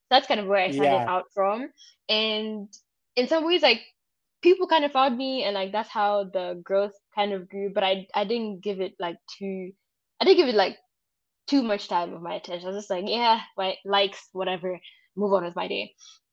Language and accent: English; Nyeri, Nyeri County, Kenya; also born or lived in Nairobi; I was a Nyeri kid. Shout out to Mount Kenya Academy. I was in Mount Kenya Academy. So I was I was raised in Nyeri, but born in Nairobi.